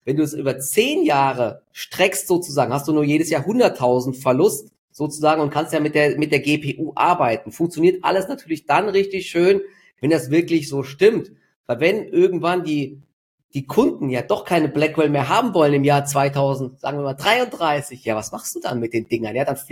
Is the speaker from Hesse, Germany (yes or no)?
yes; Dietzenbach, Hesse, Germany; in meiner Heimatstadt in Dietzenbach